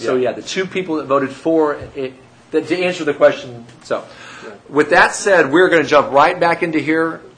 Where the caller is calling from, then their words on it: Missouri, United States; I'm calling from Taney County, Missouri on the Board of Equalization.